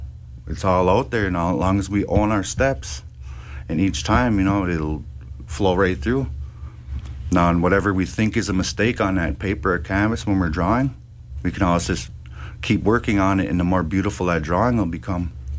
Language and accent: English; Minneapolis, Minnesota, United States; I do a lot of graffiti on trains and stuff as I was growing up in Minneapolis.